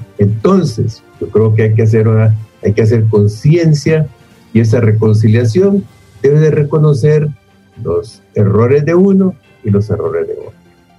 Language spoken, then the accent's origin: Spanish; Honduras; Entonces nosotros, como hondureños, que somos demócratas